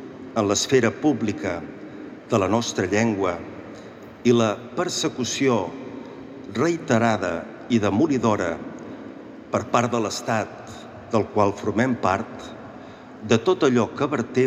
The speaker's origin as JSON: {"language": "Catalan", "region": "Catalonia", "country": "Spain", "said": "som un poble bimil·lenari i com a catalans tenim 1000 anys d'història."}